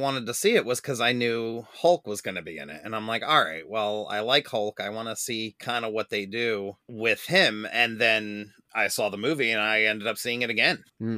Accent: New Jersey, United States; accent: New Jersey; I can't talk. I'm from Jersey, okay? I got an accent.

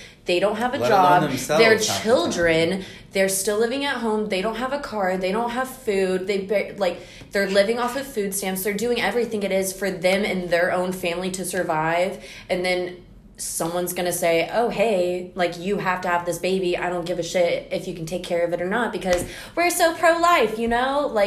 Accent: United States; And I love America. You know, I love being an American.

